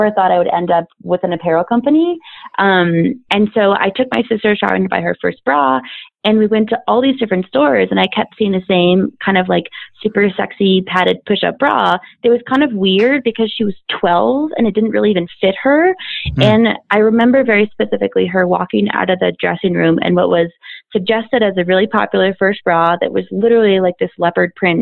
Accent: Jackson, Wyoming, United States; But I grew up in Jackson, Wyoming.

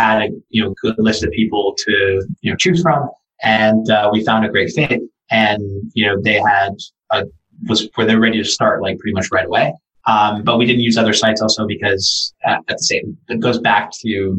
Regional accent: Brazil; born there; first language Portuguese; English is a second language; No, I was born in Brazil. I speak Portuguese, my first language.

